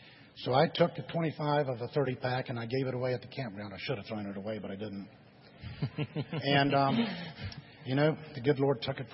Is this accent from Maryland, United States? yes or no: yes; Silver Spring, Maryland, United States; Silver Spring, Maryland.